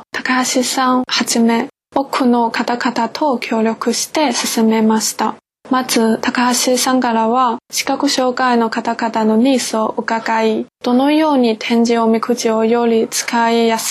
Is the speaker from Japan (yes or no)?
no; China; Japanese is a second language; 中国出身です。